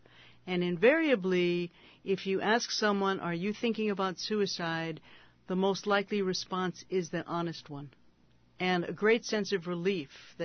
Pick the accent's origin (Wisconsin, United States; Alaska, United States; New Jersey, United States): Alaska, United States; Anchorage; I'm from Anchorage